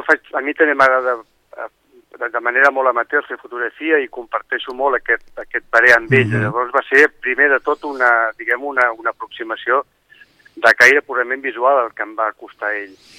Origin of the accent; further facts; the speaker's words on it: Sitges, Catalonia, Spain; Jo soc de Sitges